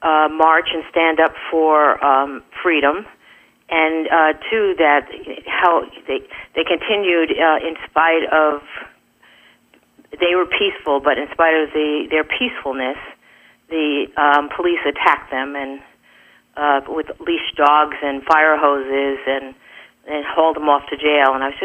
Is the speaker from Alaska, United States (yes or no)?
no; Stamford, Connecticut, United States; since I grew up in Stamford, Connecticut.